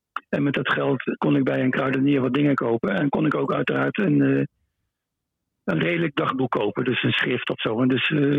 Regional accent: Netherlands; als Nederlander die daar zit zonder familie en zonder contacten, is het een hel.

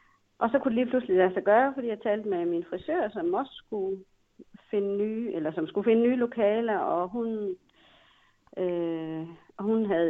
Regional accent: Hammel, Central Denmark Region, Denmark; now in Viborg, Denmark; Jeg kom fra Hammel.

